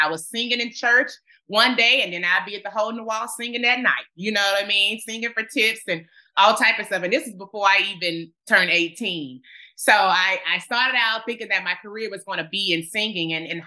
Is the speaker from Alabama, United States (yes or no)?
yes; Birmingham, Alabama, United States; I grew up in Birmingham, Alabama, on the west side of Birmingham, Alabama.